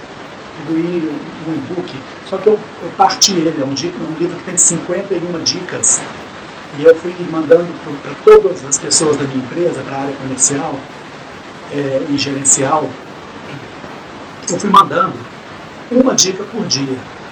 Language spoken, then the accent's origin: Portuguese; Belo Horizonte, Minas Gerais, Brazil; sou de Belo Horizonte.